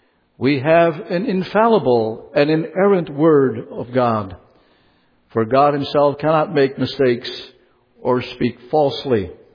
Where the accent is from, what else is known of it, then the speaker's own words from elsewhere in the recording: Palmyra, New York, United States; which is held every summer near my hometown of Palmyra